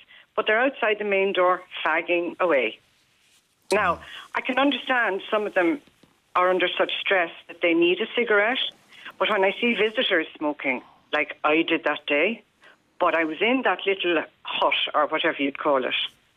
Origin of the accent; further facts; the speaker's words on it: Waterford, Munster, Ireland; we're from Waterford.